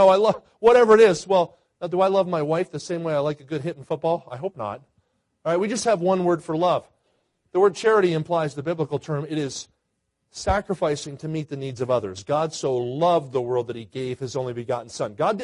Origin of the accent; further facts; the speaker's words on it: Philadelphia, Pennsylvania, United States; All right, I grew up near Philly.